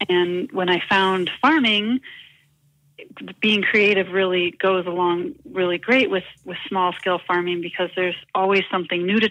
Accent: De Pere, Wisconsin, United States; I grew up in De Pere, Wisconsin, which is right outside of Green Bay.

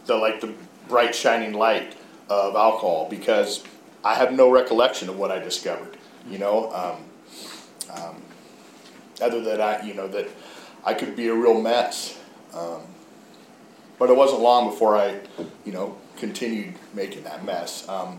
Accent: Mendocino, California, United States; I'm actually originally from Mendocino. That's where I was born and raised.

